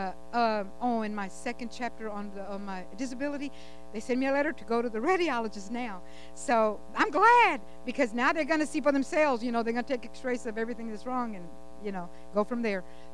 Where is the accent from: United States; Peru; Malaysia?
United States; Texas; Because I'm originally from Texas, you know. I'm a Texan.